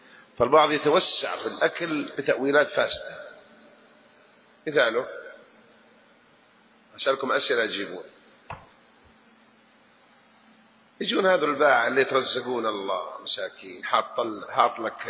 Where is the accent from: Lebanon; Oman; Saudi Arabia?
Saudi Arabia; Jeddah, Makkah Province; يسمونها بالحجازية عندنا، أنا من أولاد جدة هنا يعني أعرف أشياء الحجازيين كيف يتكلمون